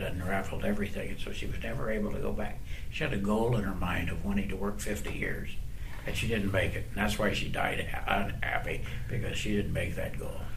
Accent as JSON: {"language": "English", "town": "Lafayette", "region": "Indiana", "country": "United States", "tie": "born there", "said": "I was born in Lafayette, Indiana."}